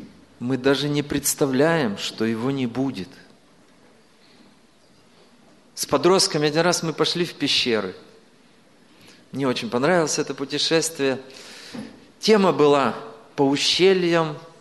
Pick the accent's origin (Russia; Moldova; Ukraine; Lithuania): Moldova; Chișinău; я из Кишинева.